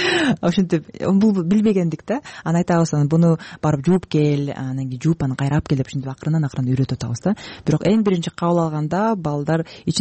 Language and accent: Kyrgyz; Talas, Talas Region, Kyrgyzstan; Бишкекте жүрүп, анан Чүйрүктө жашап, бүгүн Таласка барам, өзүм Таластан болом.